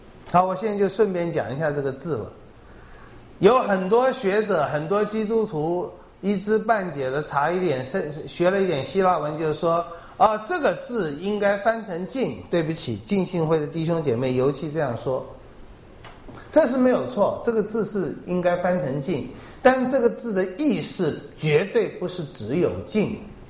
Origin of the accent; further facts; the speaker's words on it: China; 我们中国人都想，哎呦，这戴安娜是被撞死的、凶死的，再用她的戒指啊。